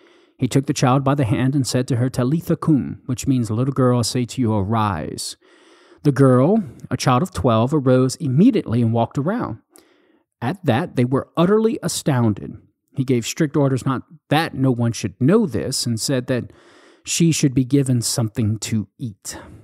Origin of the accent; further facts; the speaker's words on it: Louisiana, United States; accent: Southern Cajun; wouldn't change my Southern Cajun expressions to proper English because such expressions identify me as a Southerner.